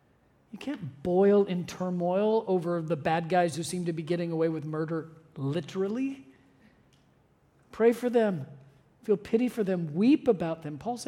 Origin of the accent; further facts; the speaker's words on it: Scotland, United Kingdom; And I'm Scottish. … is like the Smith of Scotland.